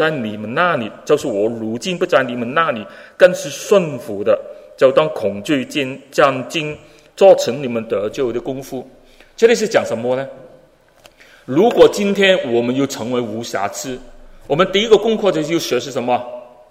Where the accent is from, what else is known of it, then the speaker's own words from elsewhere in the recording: Hong Kong; 我是香港人，香港人喜欢赌钱，我是一个赌徒来的。